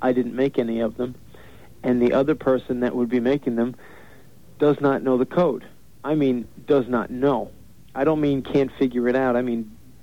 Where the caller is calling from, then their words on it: New York, United States; Yeah, Long Island, Suffolk County.